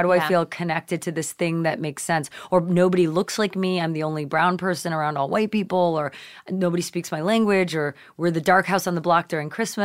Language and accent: English; Nova Scotia, Canada; growing up in Canada, which is where I was born, you know, we lived in Nova Scotia. So it's like super like Canadian Maine, very mm-hmm. white, very rural, small town on the ocean.